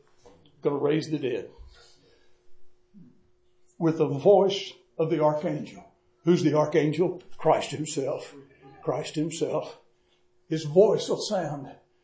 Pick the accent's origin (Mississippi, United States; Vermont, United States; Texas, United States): Texas, United States; Dallas; I was raised in Dallas, Texas. My wife was raised from Fort Worth.